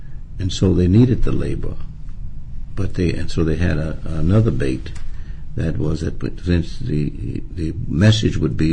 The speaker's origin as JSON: {"language": "English", "town": "Jonesboro", "region": "Arkansas", "country": "United States", "tie": "born there", "said": "No, I was born in Jonesboro, Arkansas, August 9th, 1932."}